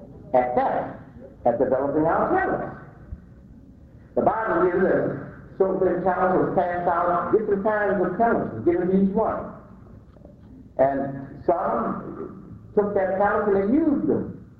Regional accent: Georgia, United States; Now, I told you that I came from Georgia. I have a hard time keeping that Georgia biology out of me.

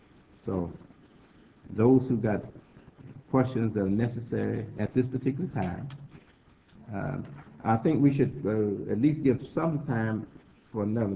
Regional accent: Chicago, Illinois, United States; We're from Chicago, we love the weather today. But I don't know about in June. We might rather stay in Chicago.

